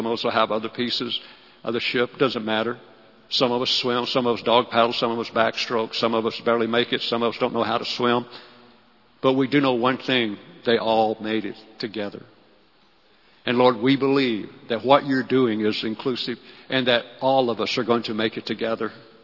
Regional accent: Arkansas, United States; also born or lived in Los Angeles; I'm from Arkansas originally, so the humidity is rough. You know, I was living in L.A. at the time.

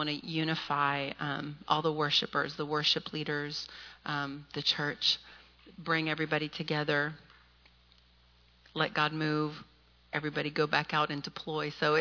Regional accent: Nashville, Tennessee, United States; I'm from, actually, I grew up here in Nashville. So I moved here as a little girl when I was 9 years old in 85. And grew up being the only Hispanic American girl in all of the schools that I was

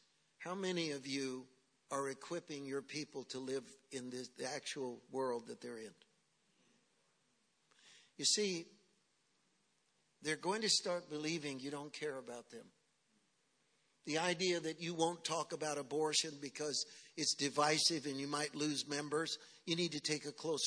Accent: Berkeley, California, United States; and you have to understand, I'm from Berkeley. I spent 10 years on the University of Berkeley campus.

